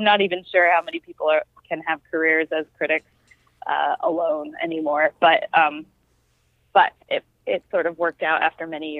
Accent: Albany, New York, United States; I grew up in outside of Albany, New York.

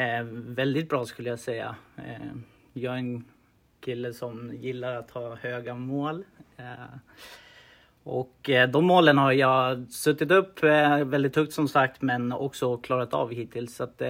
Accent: Västerås, Västmanland County, Sweden; Uppvuxen här och bott här i princip hela livet, förutom några korta avstickare till lite olika ställen.

